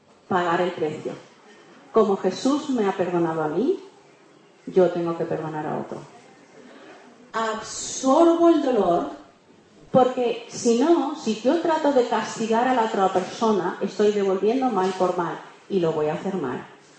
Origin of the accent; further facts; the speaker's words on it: Argentina; ¿Te acuerdas que te dije que nací en Argentina, ahí los niños eran bastante crueles conmigo?